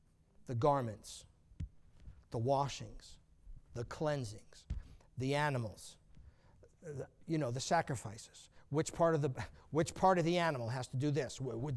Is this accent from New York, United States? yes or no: yes; New York, United States; I never met a Baptist my entire life growing up on Long Island.